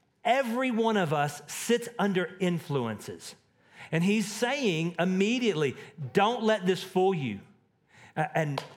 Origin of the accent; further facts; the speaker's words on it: Texas, United States; In Texas, growing up in Texas, it was a really good Mexican meal. We would eat Mexican all the time.